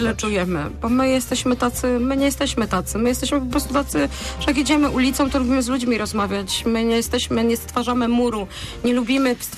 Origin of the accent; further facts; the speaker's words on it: Poznań, Greater Poland Voivodeship, Poland; accent: Greater Poland; zaciągamy po Wielkopolsku obydwoje, no tak. Bo obydwoje pochodzimy z Wielkopolski, z Poznania i wszyscy nasi znajomi z innych regionów się śmieją, że po nas to słychać.